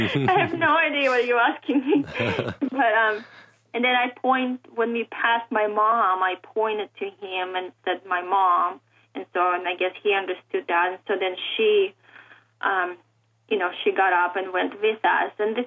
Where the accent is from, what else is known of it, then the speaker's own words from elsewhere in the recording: Leningrad, Saint Petersburg, Russia; English is a second language; I'm from Leningrad, USSR. I'd like to stay here.